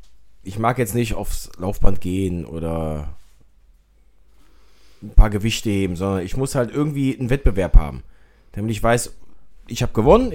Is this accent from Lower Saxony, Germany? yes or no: no; Holzheim, North Rhine-Westphalia, Germany; also born or lived in Neuss / Mönchengladbach; Also ich bin in Neuss geboren, ja, in Holzheim aufgewachsen.